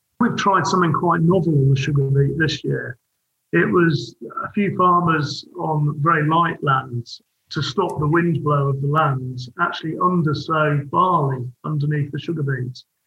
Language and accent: English; United Kingdom; I think one big concern we've all got at the moment as British farmers is that politically we're still importing food that's produced to a lesser standard.